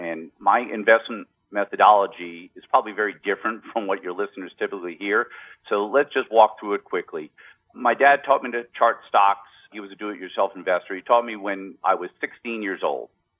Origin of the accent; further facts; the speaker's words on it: New Jersey, United States; since you and I were young men growing up in New Jersey